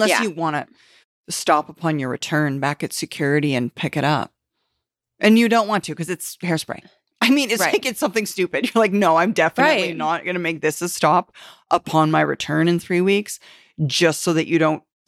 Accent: Canada; being a Canadian, has had to fly into the United States and back every week

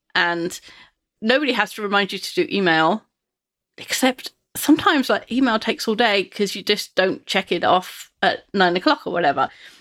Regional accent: United Kingdom; Being British, I don't like to brag.

